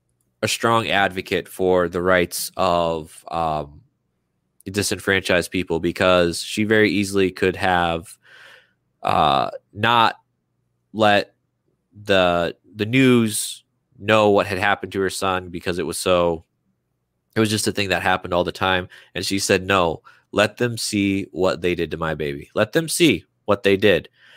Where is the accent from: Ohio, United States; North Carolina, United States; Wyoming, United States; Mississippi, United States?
Mississippi, United States; also born or lived in Chicago / Illinois; I went from Mississippi to the south side of Chicago to the suburbs of northern Illinois. It's been an interesting journey.